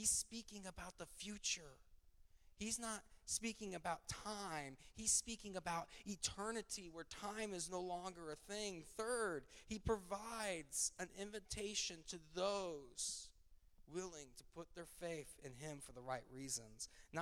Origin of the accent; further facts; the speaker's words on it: Midwest, United States; For those that don't know, I come from the Midwest.